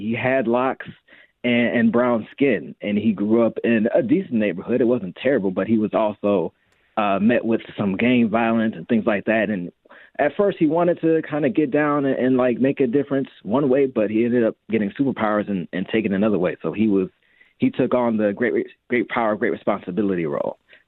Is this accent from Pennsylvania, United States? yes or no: no; Buffalo, New York, United States; So, yes, I'm from Buffalo, New York.